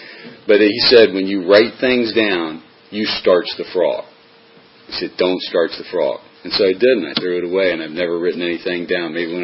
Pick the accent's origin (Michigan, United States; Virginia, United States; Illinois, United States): Virginia, United States; Alexandria; So I grew up in Alexandria, Virginia, regular, standard family.